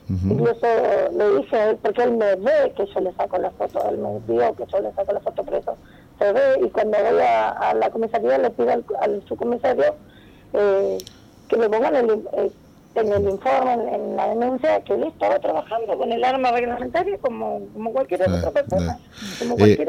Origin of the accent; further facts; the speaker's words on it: Villa La Angostura, Neuquén, Argentina; como somos de Villa Langostura